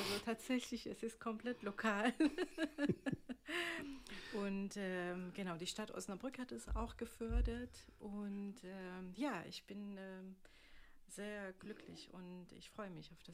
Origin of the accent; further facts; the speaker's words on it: Tehran, Tehran Province, Iran; German is a second language; now in Germany; ich bin im Teheran geboren und aufgewachsen, aber ich hatte immer Interesse an unterschiedlicher Musik. Und als ich nach Deutschland gekommen bin